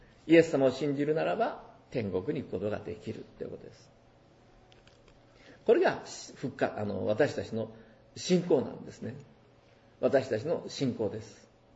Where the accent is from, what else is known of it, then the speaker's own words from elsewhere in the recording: Fukuoka, Japan; 私も福岡県出身ですけど、